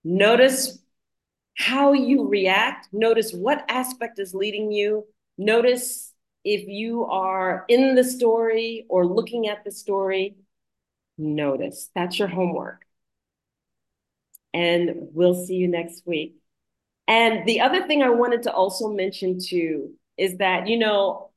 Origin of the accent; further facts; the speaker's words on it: United States; because where I grew up in the United States, and I long for my culture, I long for traditions. But then here I am in Africa